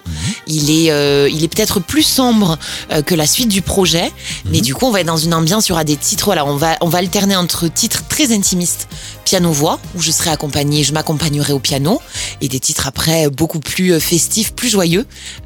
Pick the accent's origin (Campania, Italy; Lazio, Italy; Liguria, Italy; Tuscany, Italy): Tuscany, Italy; Florence; parce que j'ai grandi à Florence. Donc vraiment, j'étais à l'école de musique à Florence. J'ai fait du théâtre à Florence, de la danse là-bas.